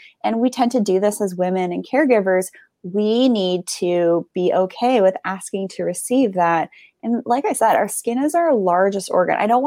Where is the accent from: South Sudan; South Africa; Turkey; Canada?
Canada; as Canadian, I can't just move to the U.S. to Hawaii either.